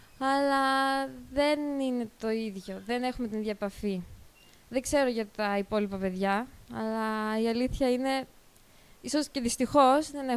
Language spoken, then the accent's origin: Greek; Georgia; Εδώ έχω γεννηθεί, εδώ έχω μεγαλώσει.